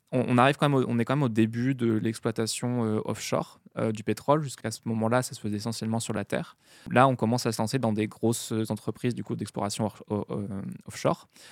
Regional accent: France; nous, on est français, le pétrole, on le mesure en litres.

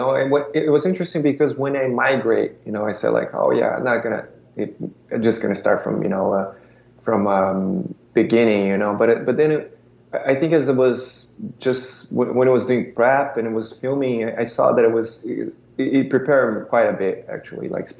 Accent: Brazil; moved away as an adult; now in United States; Yeah, I was born and raised in Brazil, and then I started working in advertising, like straight out of college

